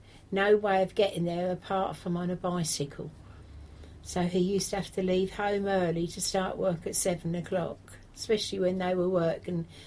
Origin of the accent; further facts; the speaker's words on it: Burwell, East of England, United Kingdom; I was born in Burwell in 1937. In the front room of a house in a row of cottages called the Lays.